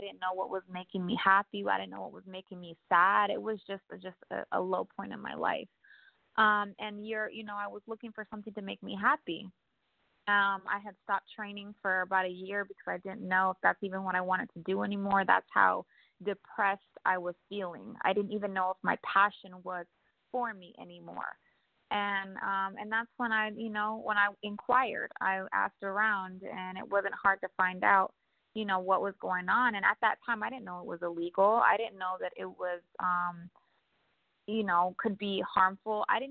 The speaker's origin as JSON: {"language": "English", "region": "New Mexico", "country": "United States", "tie": "born or raised there", "lives_now": "Las Vegas, United States", "said": "Growing up where I grew up in New Mexico, you didn't see anybody working out."}